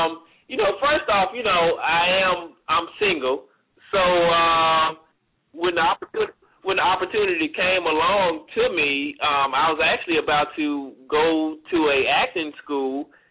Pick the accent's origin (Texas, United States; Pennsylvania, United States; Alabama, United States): Alabama, United States; Mobile; also born or lived in Tennessee / Oklahoma; I lived in Tennessee 2 years, born and raised in Mobile, lived in Oklahoma for a little while.